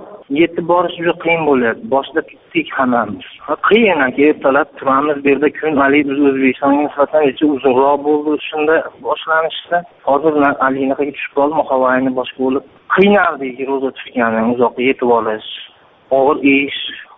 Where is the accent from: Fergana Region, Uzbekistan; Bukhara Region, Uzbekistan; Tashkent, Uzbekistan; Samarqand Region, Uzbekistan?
Fergana Region, Uzbekistan; Rishton; now in Balashikha, Russia; biz hozir Rossiyada ishlayapmiz qishloqdan 28 kishimizda. … Farg'onadanmiz. Farg'ona viloyatidan. Rishtondan.